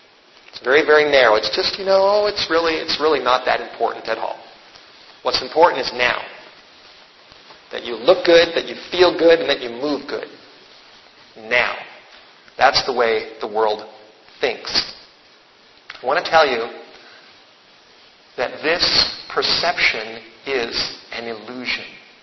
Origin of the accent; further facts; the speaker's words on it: Los Angeles, California, United States; As I was growing up in the Hollywood Hills, I remember driving over the hill and going down onto Hollywood Boulevard